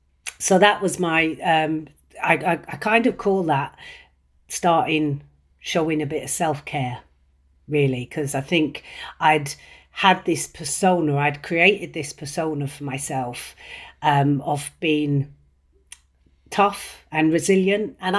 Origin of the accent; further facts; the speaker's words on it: Ireland; accent: West Country; also born or lived in London, United Kingdom; now in United Kingdom; been here 30 years. So I've still got some time to do before I'm accepted. I was born in London and I also lived in Ireland. I went to school in Ireland, hence I've ended up with a West Country accent for some reason.